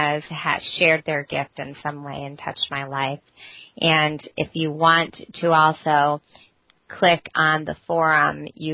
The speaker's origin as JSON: {"language": "English", "town": "London", "region": "Ontario", "country": "Canada", "tie": "born or raised there", "said": "and also from London, Ontario, my hometown."}